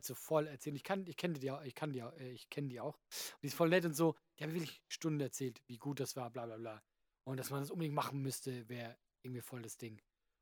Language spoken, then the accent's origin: German; Bad Kreuznach, Rhineland-Palatinate, Germany; weil ich habe da meine Vorpremiere gehabt und Bad Kreuznach, du, ey, ich komm daher